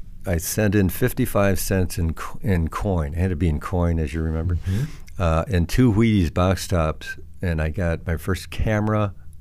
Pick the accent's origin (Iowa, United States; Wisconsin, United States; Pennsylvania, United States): Wisconsin, United States; Wauwatosa; Well, I'm from Wisconsin. I'm from a place called Wauwatosa.